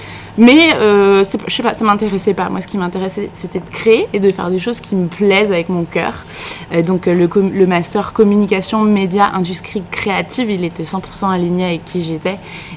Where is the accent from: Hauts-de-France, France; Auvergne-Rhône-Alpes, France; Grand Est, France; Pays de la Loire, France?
Pays de la Loire, France; Segré; now in Paris, France; même si j'adore la région Île-de-France et que je vis aujourd'hui à Paris, moi je suis originaire des Pays de la Loire, une petite ville dans le Maine-et-Loire qui s'appelle Segré, une sous-préfecture.